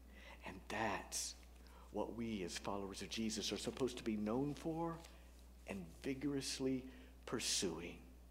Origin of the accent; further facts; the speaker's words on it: Acton, Indiana, United States; because I grew up in Acton, Indiana, out in the sticks, where we would have said Les Miserables rather than Les Miserables.